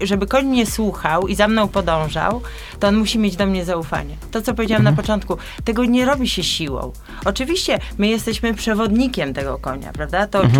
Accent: Warsaw, Masovian Voivodeship, Poland; Zupełnie nie przebywałam wśród tych zwierząt, bo jestem z Warszawy, z dużego miasta, z bloku, więc w ogóle nie.

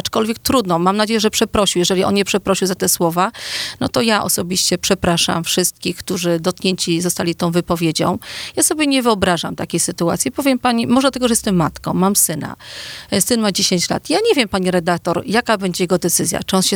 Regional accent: Dolice, West Pomeranian Voivodeship, Poland; Ja sama wywodzę się z obszaru popegeerowskiego, tak? Ja wywodzę się ze wsi, z Dolic.

